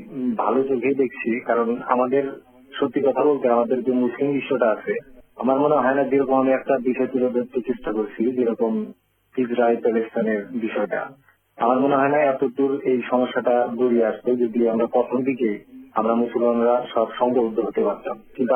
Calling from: Tufanganj, West Bengal, India; আমি পশ্চিমবঙ্গের কুচবিহার জেলার তুহানগঞ্জ সাব ডিভিশনের ছোট একটি গ্রাম, আমি সেখানকার বাসিন্দা।

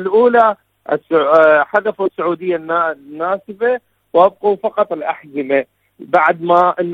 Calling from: Iraq; من العراق.

